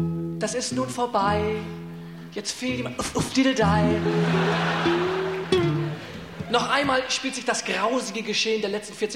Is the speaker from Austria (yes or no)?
no; Omsk, Omsk Oblast, Russia; German is a second language; now in Germany; Aus meiner Heimatstadt Omsk.